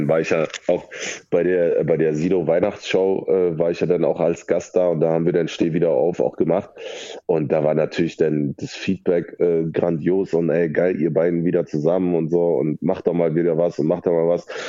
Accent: Berlin, Germany; Naja, ich bin halt ein Berliner Kind und Berlin ist nun mal eine Techno-Stadt.

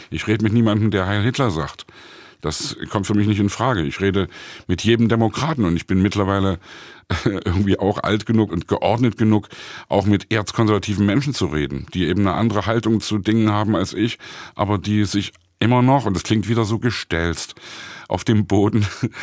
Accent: Germany; man erfährt sehr viel über meine Kindheit in der DDR, man erfährt viel über die Zeit der Friedlichen Revolution in Leipzig, wie wie ich das hier erlebt habe.

